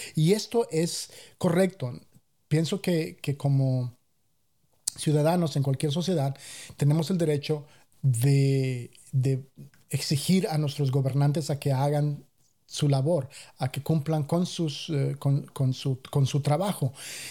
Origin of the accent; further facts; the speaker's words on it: Mexico; como mexicano sí da un poco de vergüenza de tener que ser honesto en cuanto a las cosas.